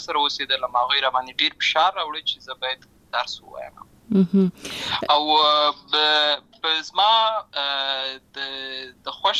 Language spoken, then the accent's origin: Pashto; Lashkar Gah, Helmand, Afghanistan; also born or lived in Uruzgan; زه په اصل کې د ورزغان ولایت یم اما زه په هلمند ولایت د شکرګا کې پیدا شوی یم